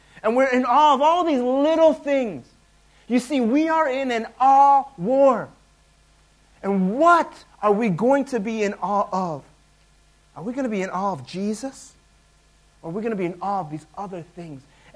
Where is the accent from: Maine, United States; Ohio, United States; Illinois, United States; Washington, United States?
Illinois, United States; Chicago; also born or lived in Michigan; I grew up in Chicago, and I lived in Chicago, and then I lived in Michigan, right?